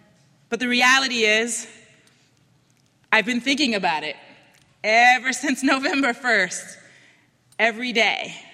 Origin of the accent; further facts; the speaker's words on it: Boston, Massachusetts, United States; I grew up in Roxbury